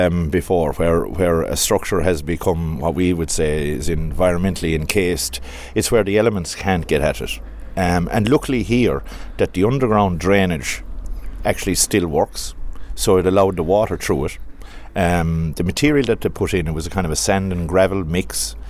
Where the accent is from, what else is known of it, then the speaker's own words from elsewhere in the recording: Munster, Ireland; I'm from East Clare in Killaloo O'Brien's Bridge area.